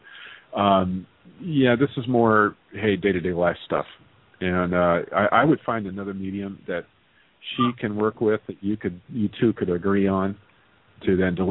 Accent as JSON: {"language": "English", "region": "Texas", "country": "United States", "said": "they'll find out I'm from Texas, and then it's like I'm like right in the family."}